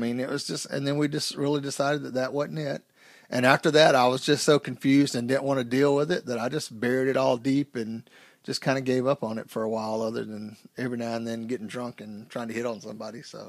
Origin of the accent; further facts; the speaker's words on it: the South, United States; because where I grew up in the South, that was a main thing.